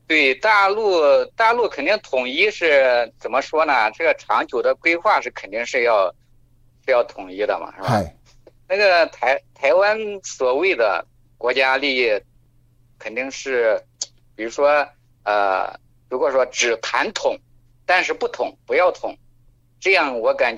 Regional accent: Nanyang, Henan, China; now in Dongguan, China; 我来自河南南阳，今年40岁，现在在广东东莞

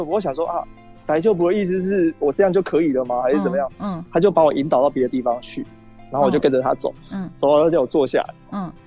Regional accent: Japan; Chinese is a second language; 这是真的，我们日本人真的不手软，他直接往深处捅哎、欸。

